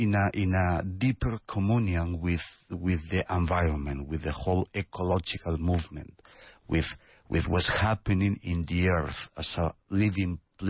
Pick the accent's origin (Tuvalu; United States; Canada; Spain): Spain; English is a second language; I'm not only from Spain, but from a very bigger place that's called the world.